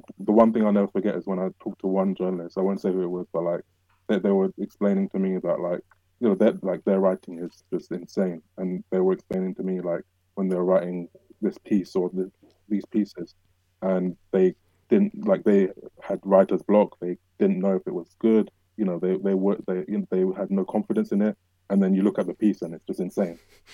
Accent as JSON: {"language": "English", "region": "London", "country": "United Kingdom", "said": "I'm from South London"}